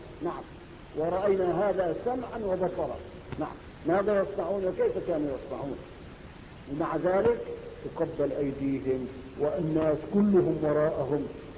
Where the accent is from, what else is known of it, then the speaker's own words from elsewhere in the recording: Syria; تجد البابا ورب الكعبة يهوديون باعتراف مسيحي عندنا في سوريا.